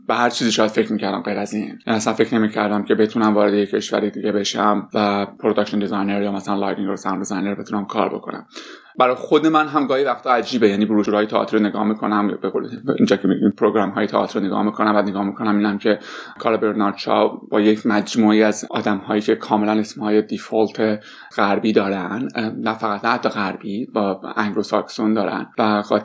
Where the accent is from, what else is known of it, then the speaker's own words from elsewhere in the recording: Iran; now in Australia; برای منی که از ایران اومدم،